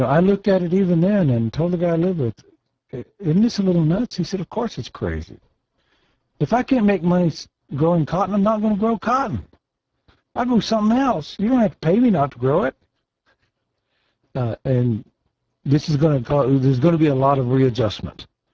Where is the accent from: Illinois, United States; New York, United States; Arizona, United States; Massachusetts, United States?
Illinois, United States; Chicago; My brothers and I, although we grew up in Chicago, anytime something needed to be done